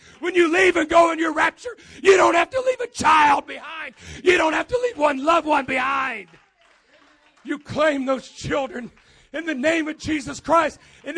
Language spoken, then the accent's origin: English; Lima, Ohio, United States; I like the testimony of Brother Bill Dow, who's actually from my hometown of Lima, Ohio.